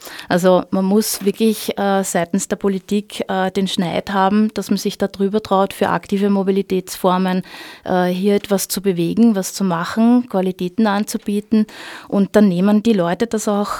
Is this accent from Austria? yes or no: yes; Austria; oder bei uns in Österreich gibt es halt auch die Ausnahmen mit 30 km/h